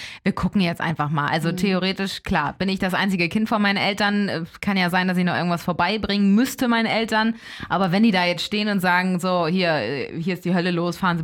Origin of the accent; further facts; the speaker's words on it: Elmshorn, Schleswig-Holstein, Germany; was bei uns zu Hause in Emshorn im Garten abgeht.